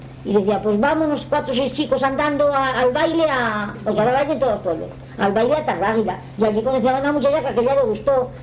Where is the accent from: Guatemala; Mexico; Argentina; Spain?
Spain; Castile and León; somos de Salamanca, pero...